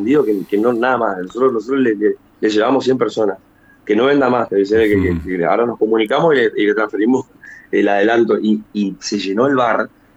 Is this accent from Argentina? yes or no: yes; Posadas, Misiones, Argentina; also born or lived in Rosario; Yo nací allá, pero me crié en Posada, mi mamá de Oberá.